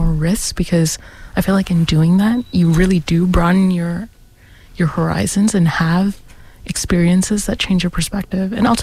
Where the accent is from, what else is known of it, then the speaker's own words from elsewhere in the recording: United States; And growing up in the States, I was also like, growing up in North America, I was always like super into hip hop